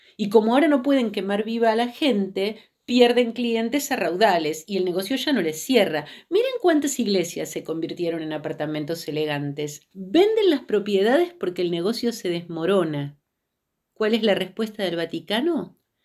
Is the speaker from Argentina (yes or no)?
yes; Argentina; Yo les voy a hablar como argentina. Yo estaba en mi país cuando estas cosas ocurrieron.